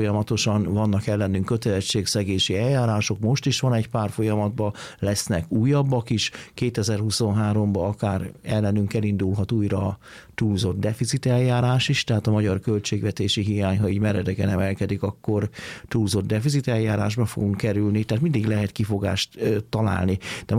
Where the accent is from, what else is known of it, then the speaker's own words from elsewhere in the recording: Hungary; de mi magyarok vagyunk, tehát nekünk mások a szabályok